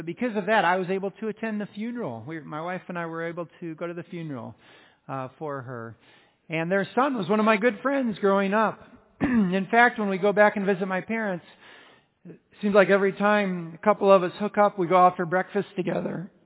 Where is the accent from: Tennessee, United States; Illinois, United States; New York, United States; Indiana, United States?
Indiana, United States; And I grew up in Indiana. My parents are still there.